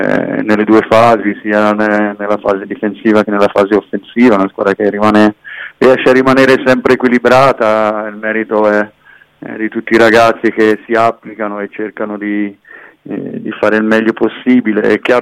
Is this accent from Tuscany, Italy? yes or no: yes; Pisa, Tuscany, Italy; anche se sono pisano e quindi sono di un potenziale avversario per il salto di categoria